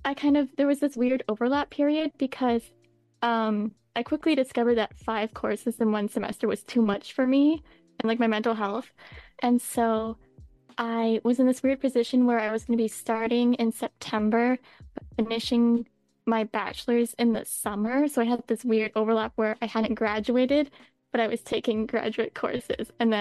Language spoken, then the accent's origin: English; Langley, British Columbia, Canada; Yeah, I live in Vancouver. I'm actually from Langley, which is an hour outside of Vancouver